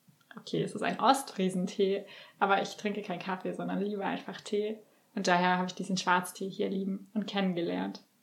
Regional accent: Rhineland-Palatinate, Germany; Ich komme ursprünglich aus Rheinland-Pfalz, relativ nah an der nordrhein-westfälischen Grenze.

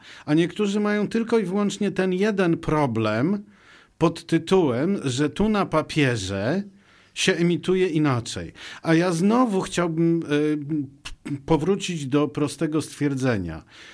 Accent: Pomeranian Voivodeship, Poland; No ja pochodzę z Trójmiasta, więc dla mnie to było zrozumiałe i oczywiste.

